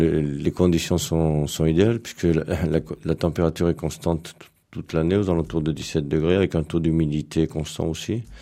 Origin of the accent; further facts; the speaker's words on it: Lyon, Auvergne-Rhône-Alpes, France; quand j'étais jeune de Lyon, on descendait nous à Grusson, on passait nos vacances.